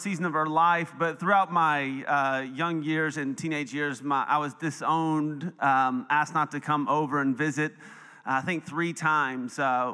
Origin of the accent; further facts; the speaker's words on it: Tennessee, United States; born there; because I was born in Tennessee, and that's the word we use.